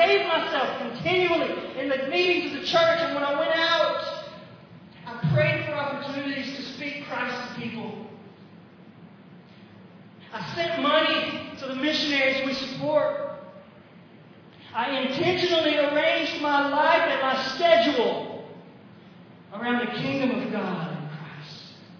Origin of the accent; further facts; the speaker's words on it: Arkansas, United States; now in Conway, United States; I'm not from Conway. I'm from South Arkansas. I moved here years ago.